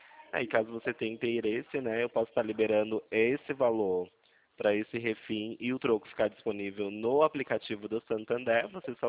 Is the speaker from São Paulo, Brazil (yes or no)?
yes; Itu, São Paulo, Brazil; Não, eu sou de Itu, São Paulo